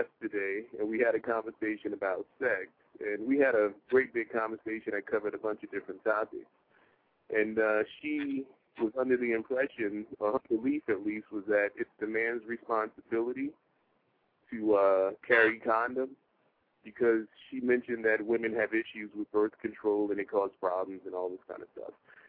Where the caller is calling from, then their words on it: New Jersey, United States; Calling from New Jersey.